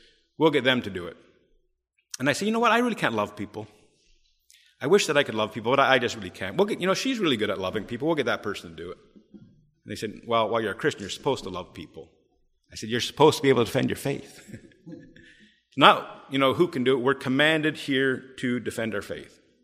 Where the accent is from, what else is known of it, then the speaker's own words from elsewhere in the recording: Ontario, Canada; Anyhow, I am from Ontario, Canada, born and raised, and I still live there now.